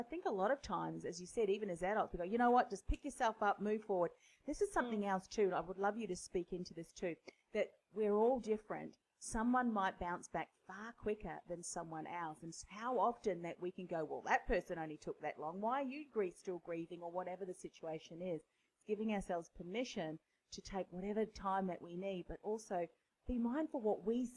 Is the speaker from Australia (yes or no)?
yes; Australia; But here, you know, being Australian, well, you know, come on, mate, pick yourself up.